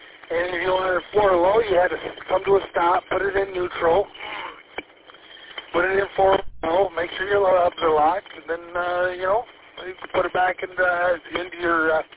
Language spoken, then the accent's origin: English; Vanderbilt, Michigan, United States; I was born and raised there in Vanderbilt and Snow Belt of America, you know.